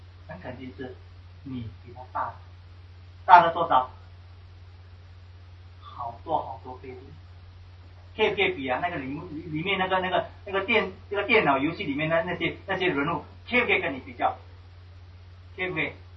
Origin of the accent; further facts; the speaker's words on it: China; 那我们中国人呢，就是呢把人呢当作神明来拜